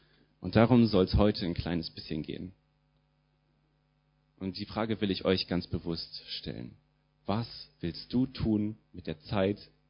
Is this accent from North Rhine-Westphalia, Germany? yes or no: no; Lower Saxony, Germany; also born or lived in Brazil; meine Mom ist Brasilianerin. Genau, ich bin in der Nähe von Hannover aufgewachsen, dort zur Schule gegangen